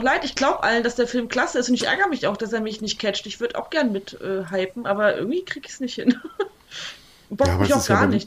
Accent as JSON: {"language": "German", "town": "Kassel", "region": "Hesse", "country": "Germany", "tie": "born or raised there", "said": "Ich bin ja in Kassel geboren, habe da auch lange gelebt"}